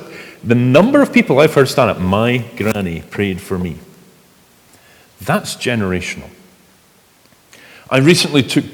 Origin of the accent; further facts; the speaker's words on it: Edinburgh, Scotland, United Kingdom; growing up in Edinburgh